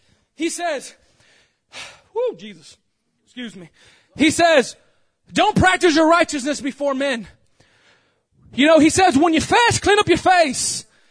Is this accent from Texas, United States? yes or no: yes; Texas, United States; ultimately I'm taking it back to Texas. I'm taking it back to my home state, whether for a temporary time or for a permanent time, I don't know.